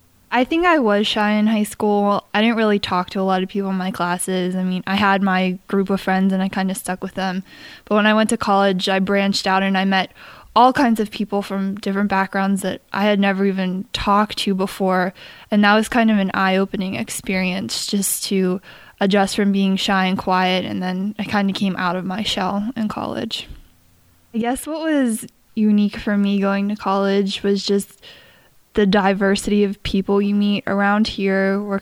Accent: Pittsburgh, Pennsylvania, United States; born there; I was born in Pittsburgh. I attend Penn State University main campus

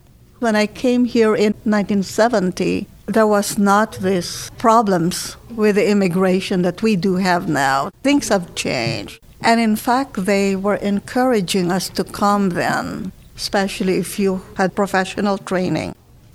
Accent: Philippines; moved away as an adult; I grew up in the Philippines. We started to live in a small town where my father was the town judge.

